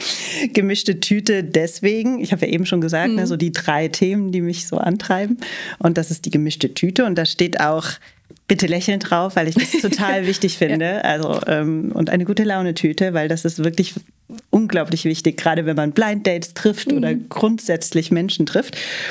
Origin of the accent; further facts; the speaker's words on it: Rhineland-Palatinate, Germany; im Kreis Ahrweiler, wo ich herkomme